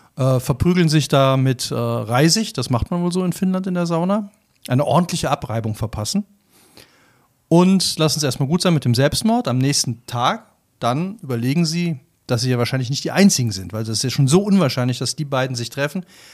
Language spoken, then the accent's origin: German; Baden-Württemberg, Germany